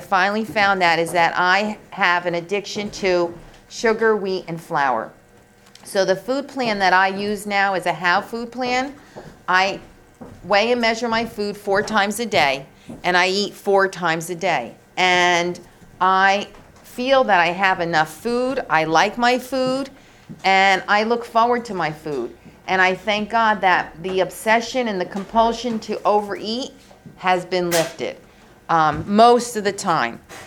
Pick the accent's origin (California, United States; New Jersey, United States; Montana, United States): New Jersey, United States; Clifton; I'm from North Jersey. I'm from a town in Passaic County called Clifton.